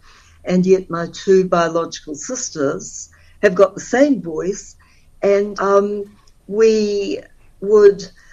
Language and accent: English; Ohinemutu, Bay of Plenty, New Zealand; and I grew up here in Ohinamutu.